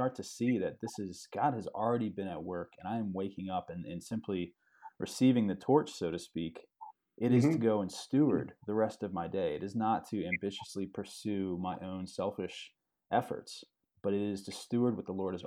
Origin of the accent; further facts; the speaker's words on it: United States; One is, as an American, you know, if I'm sitting here thinking about what my day is for